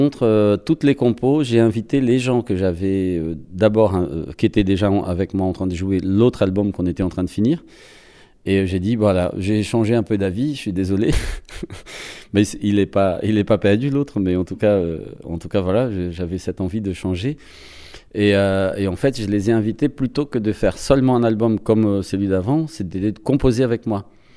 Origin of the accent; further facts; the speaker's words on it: Brazil; French is a second language; now in France; À chaque fois que je dis quelque part, je suis brésilien